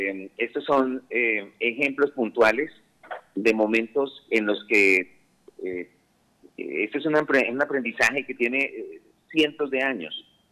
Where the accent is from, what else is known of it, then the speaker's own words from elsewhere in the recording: Colombia; siempre nosotros como colombianos, que somos tan afectuosos